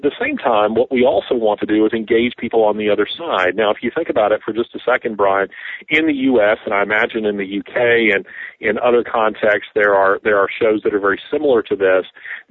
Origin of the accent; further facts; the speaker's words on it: Birmingham, Alabama, United States; I'm from Birmingham, Alabama, and married, have four wonderful children. And I'm a Christian